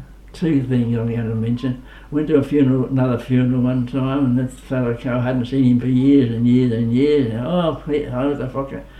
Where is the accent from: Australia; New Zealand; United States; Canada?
Australia; Hamilton, Victoria; So we came from Hamilton. So every holiday, we would take her and leave her in Dunkeld and go on to Hamilton